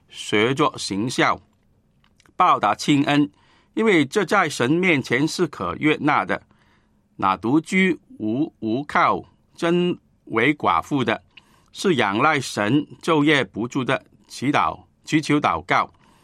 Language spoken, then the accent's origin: Chinese; China; 这个也是我们中国人文化的传统